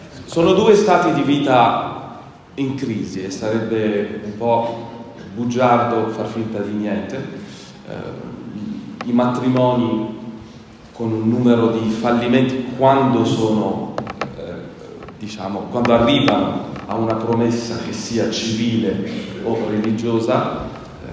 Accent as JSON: {"language": "Italian", "country": "France", "said": "vengo dalla Francia, quindi da qua vicino"}